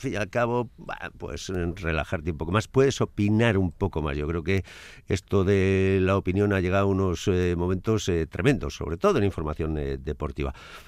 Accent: Orozco, Basque Country, Spain; gran gente de mi pueblo ahí en Orozco

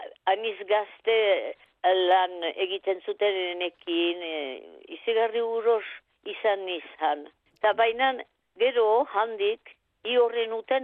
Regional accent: Aldudes, Nouvelle-Aquitaine, France; Erraiten zuten alduden ene herri tipian bazirela 70 apez eta zerora mundu zabalean.

